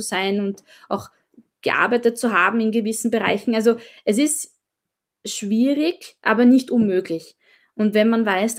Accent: Austria; dass man leider als Österreicher nicht viele gute Chancen hat, in der UN Fuß zu fassen.

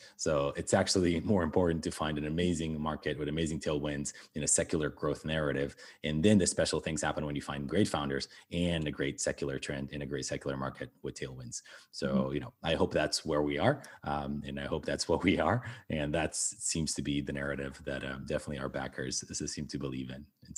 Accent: Portugal; which is the fact that I grew up in Portugal.

